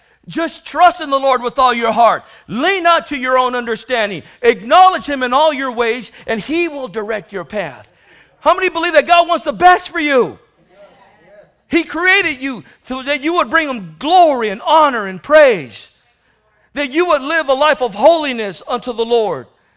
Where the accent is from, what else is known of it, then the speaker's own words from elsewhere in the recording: National City, California, United States; Oh, that's right. I grew up in the barrios of National City.